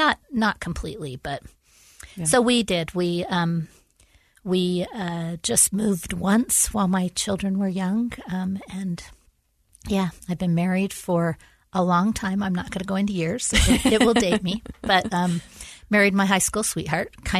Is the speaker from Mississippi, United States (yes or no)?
no; Arizona, United States; born there; also born or lived in California / Colorado / Utah / Idaho; And so I was born in Arizona. I've lived in just about every Western U.S. state, California, Colorado, Arizona, Utah, Idaho, Washington, even spent a few years in Alaska as a teenager.